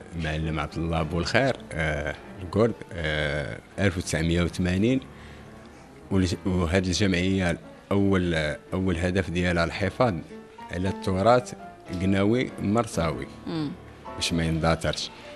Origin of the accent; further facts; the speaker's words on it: Morocco; حنا بالنسبه لنا كمغاربه